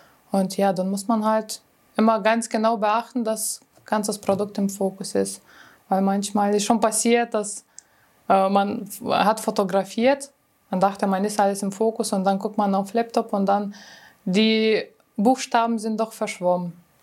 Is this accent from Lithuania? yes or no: yes; Lithuania; German is a second language; moved away as an adult; now in Germany; ich komme ursprünglich aus Litauen, bin 27 Jahre alt, bin so knapp 6 Jahre in Deutschland.